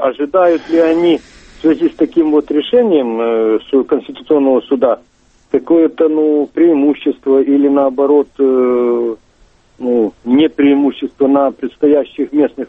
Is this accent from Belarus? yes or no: no; Ukraine; now in Moscow, Russia; Я украинец. Звоню вот из Москвы.